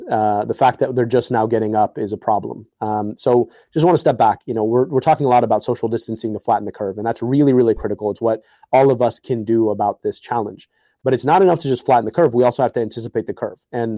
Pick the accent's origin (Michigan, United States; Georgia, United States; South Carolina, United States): Michigan, United States; when I would travel between where I grew up in Southeast Michigan in Oakland County to Egypt